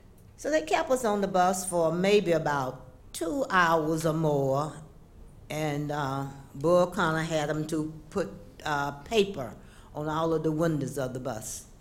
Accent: Birmingham, Alabama, United States; since I'm originally from Birmingham

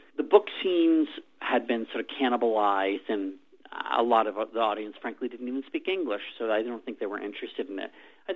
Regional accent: Washington, District of Columbia, United States; I was a news junkie growing up. I grew up in Washington, D.C., that may be part of it, where politics are just sort of in the air

